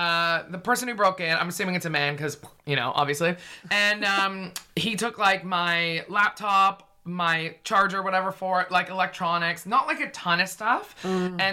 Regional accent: Vancouver, British Columbia, Canada; also born or lived in Toronto, Canada; now in London, United Kingdom; So I was living in Toronto. I'm from Vancouver.

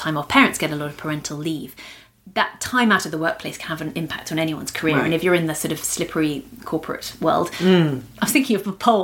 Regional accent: United Kingdom; because I'm still British.

